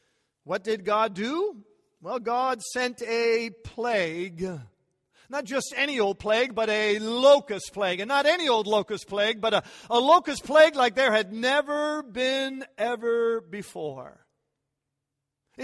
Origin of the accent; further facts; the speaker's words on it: Canada; I didn't either, and I'm even from Canada.